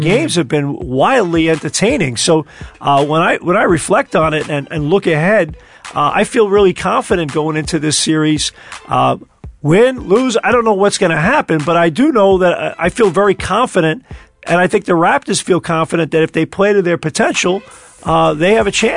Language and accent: English; New York, United States; growing up in New York, and you know how it is.